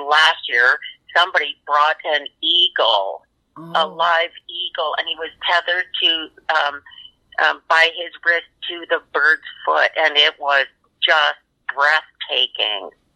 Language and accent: English; Ontario, Canada; So my background is Mi'kmaq. So we're from the East Coast. I grew up in Ontario